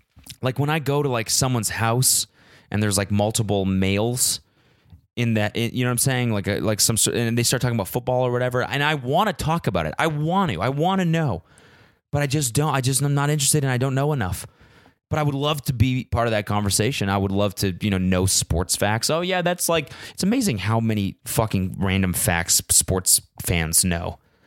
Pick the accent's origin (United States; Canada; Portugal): Canada; because I'm Canadian